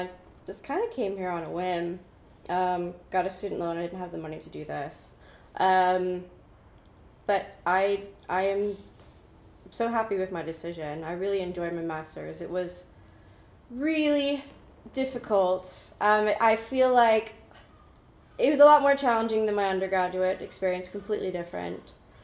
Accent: the South, United States; I grew up in the South, and they teach things a little bit differently there.

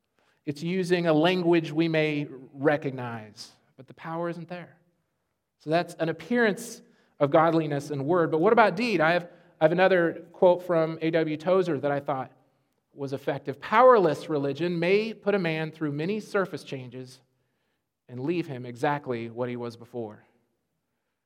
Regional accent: Phoenix, Arizona, United States; You see, growing up in Phoenix, if someone spoke like a Christian, they generally were Christians.

